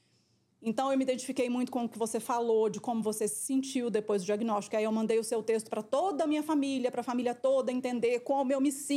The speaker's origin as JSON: {"language": "Portuguese", "region": "Minas Gerais", "country": "Brazil", "moved": "as an adult", "lives_now": "São Paulo, Brazil", "said": "Eu vim para São Paulo para trabalhar em multinacional. Eu sou mineira, ainda tenho um tiquinho de sotaque, né?"}